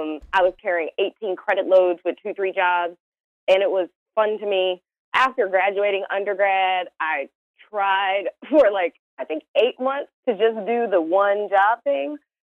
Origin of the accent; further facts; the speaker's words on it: Detroit, Michigan, United States; So I'm originally from Detroit, so definitely from the Midwest, where hard work is what it's all about.